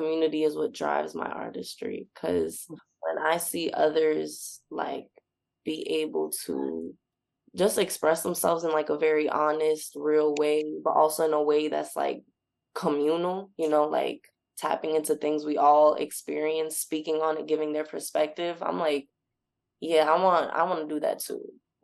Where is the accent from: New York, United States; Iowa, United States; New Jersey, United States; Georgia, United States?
New York, United States; Brooklyn; And I'm from Brooklyn, and I'm from Flatbush/Crown Heights, because people have tried to be like, nah, that's not Flatbush, that's Crown Heights.